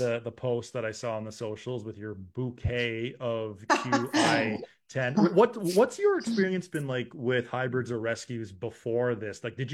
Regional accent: Canada; we're Canadian, it's early March.

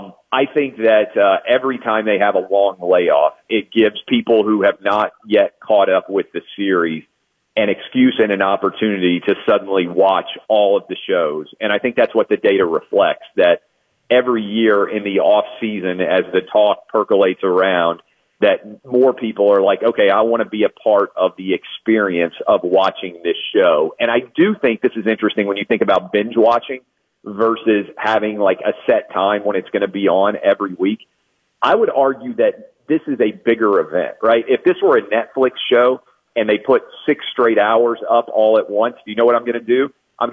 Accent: Nashville, Tennessee, United States; Like if you were a kid growing up in Nashville, the best thing you could do, like the biggest sporting event you could go to by far, like I remember going to see Shaq when he was at LSU. I'm 39.

